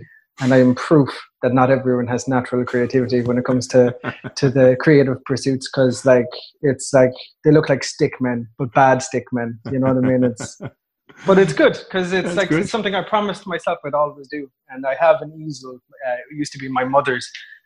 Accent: Munster, Ireland; And we're from County Waterford. We come from a place that is, like, so rural that there's not even a village.

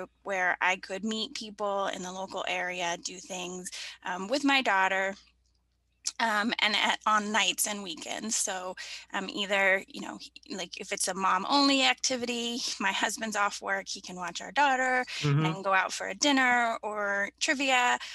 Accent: Georgia, United States; So I grew up in Georgia and moved here after I got married with my husband.

